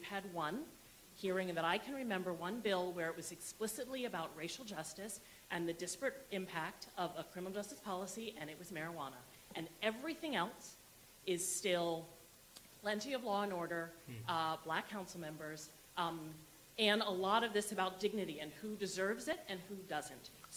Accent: Baltimore, Maryland, United States; now in Washington, D.C., United States; D.C. is where I live now. Baltimore City is my hometown where I was born. I'm a proud Western grad.

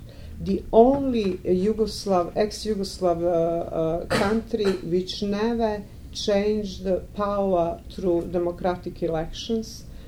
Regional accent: Montenegro; Since I'm coming from Montenegro, I will now focus on our case.

